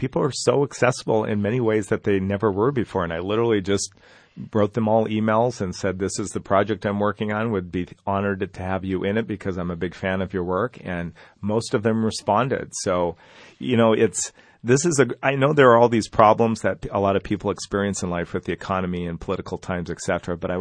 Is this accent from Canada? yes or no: yes; Canada; I grew up in Canada, and I went down to Chile a long time ago.